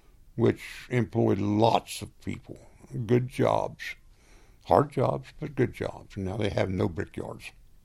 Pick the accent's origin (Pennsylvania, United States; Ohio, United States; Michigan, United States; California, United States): Ohio, United States; Oak Hill; But I saw what happened to my hometown. I lived in Oak Hill, Ohio, okay?